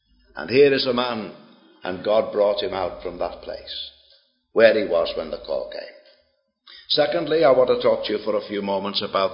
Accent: Liverpool, North West England, United Kingdom; accent: Liverpool; my Liverpool accent maybe doesn't come over too clearly to you, Scott. We would say it even broader than that if I was at home.

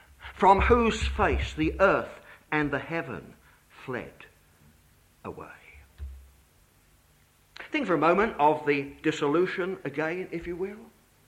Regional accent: England, United Kingdom; but I'm an Englishman, you see, with respect.

